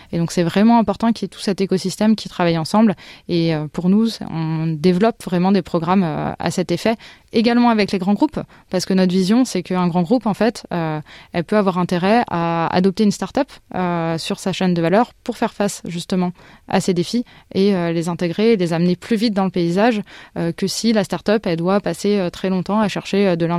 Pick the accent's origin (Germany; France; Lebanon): France; on est français